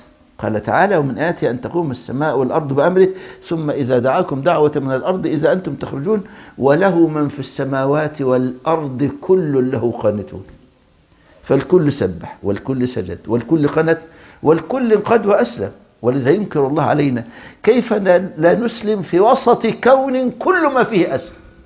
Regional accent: Egypt; بسموها النجفة عندنا في مصر

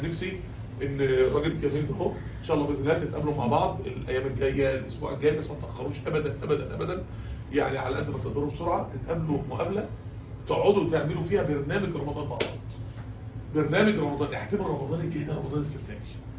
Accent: Mansoura, Dakahlia, Egypt; انا مش عندنا في المنصوره الدنيا محدوده عندكم شويه

